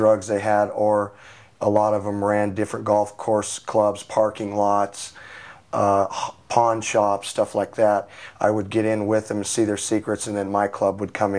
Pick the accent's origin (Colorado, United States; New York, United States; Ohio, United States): Colorado, United States; Denver; Well, I was raised in Denver, Colorado.